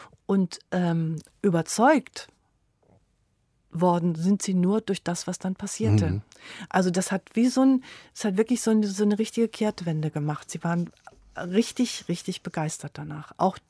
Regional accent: Schwelm, North Rhine-Westphalia, Germany; Das ist ein Stück, das meine Heimatstadt Schwelm haben wollte

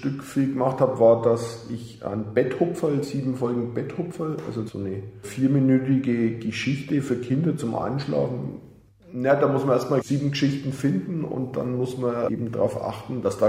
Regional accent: Bavaria, Germany; accent: Franconian; da war es immer schwierig mit meinem fränkischen Dialekt.

